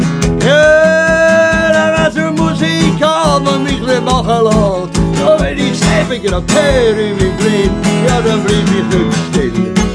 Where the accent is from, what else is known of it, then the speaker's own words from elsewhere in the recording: Switzerland; born there; Nein, geboren bin ich in der Schweiz. Ich wäre fast in Persien geboren. Meine Eltern sind zurückgereist mit dem Weltkrieg in die Schweiz und meine Mutter mich dort auf die Welt bringen.